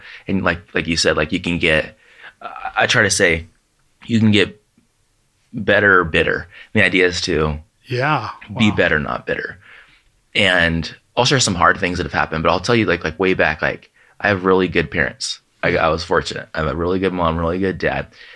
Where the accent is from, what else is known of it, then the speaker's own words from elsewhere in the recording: San Diego, California, United States; I'm from San Diego. He goes, go to El Centro, which is several hours away from where we lived in North County.